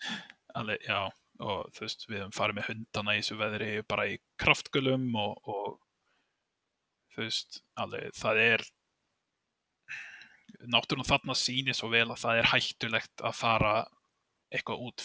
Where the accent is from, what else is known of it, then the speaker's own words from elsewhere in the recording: Keflavík, Southern Peninsula, Iceland; now in Reykjavík, Iceland; stið núna býr Reykjavík en ég ólst upp í Keflavík